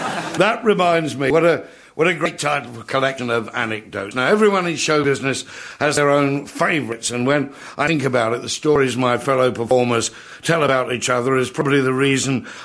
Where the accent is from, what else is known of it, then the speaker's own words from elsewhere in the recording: Croydon, London, United Kingdom; I was brought up in Croydon, and I was brought up by my granny.